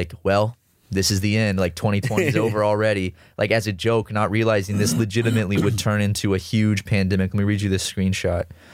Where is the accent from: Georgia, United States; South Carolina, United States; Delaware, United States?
South Carolina, United States; Charleston; But we all grew up in I grew up in Charleston, you grew up in Columbia.